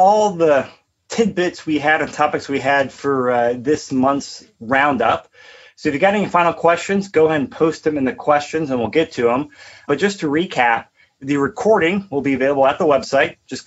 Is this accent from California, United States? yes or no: yes; California, United States; Hey, I'm coming from California. Denver is cheap to me right now.